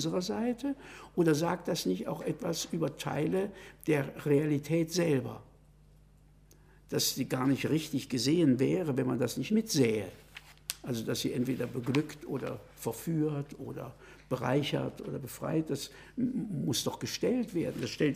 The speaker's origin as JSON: {"language": "German", "country": "Germany", "said": "Also ich kann als Deutscher hier nicht sagen, ich würde fast sagen."}